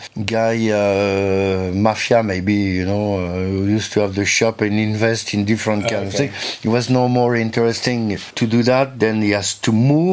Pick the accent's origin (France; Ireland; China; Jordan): France; Auvergne-Rhône-Alpes; English is a second language; also born or lived in Paris / London; 20 years, yeah, I stayed 20 years in London. But I come originally from Haute-Savoie. Around Switzerland and all of that.